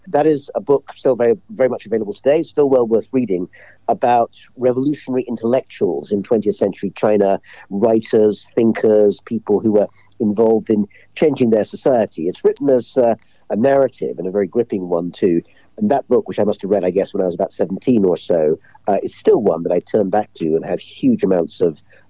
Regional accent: United Kingdom; So I came up through the British system, maybe you'll tell from my accent.

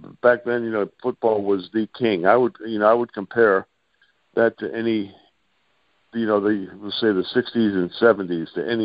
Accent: Butler, Pennsylvania, United States; my hometown, Butler, Pennsylvania, which is about 25 miles north.

